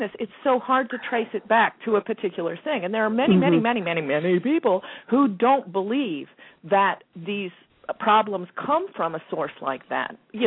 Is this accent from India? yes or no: no; Missouri, United States; I'm from Missouri, and he's been there for a while.